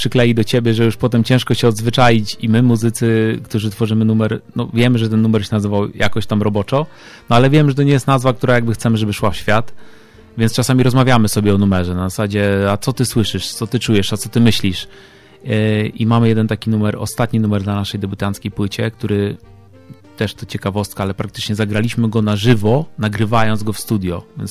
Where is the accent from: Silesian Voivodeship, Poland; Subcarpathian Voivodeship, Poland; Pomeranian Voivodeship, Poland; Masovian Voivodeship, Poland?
Masovian Voivodeship, Poland; Radom; now in Warsaw, Poland; Ja pochodzę z Radomia, ale też mieszkam i żyję w Warszawie już od długiego czasu.